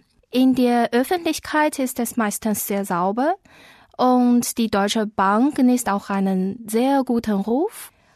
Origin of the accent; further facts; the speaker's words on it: China; German is a second language; Ich komme aus China, bin 26 Jahre alt.